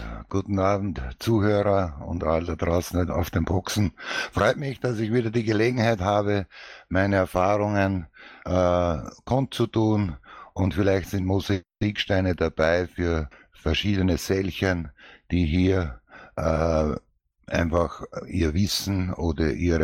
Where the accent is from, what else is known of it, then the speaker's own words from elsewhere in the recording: Upper Austria, Austria; ich bin hier in Oberösterreich geboren, im Hausruckwinkel, und bin in der Natur aufgewachsen, 5, also 6 Misthaufen sozusagen in voller Freiheit in der Natur.